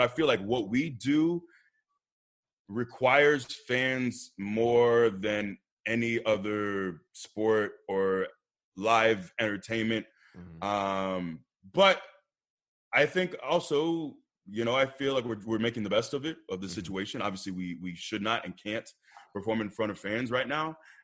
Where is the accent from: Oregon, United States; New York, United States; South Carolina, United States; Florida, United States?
Florida, United States; Tampa; But I grew up in Tampa, and I live here now, so I'm allowed that.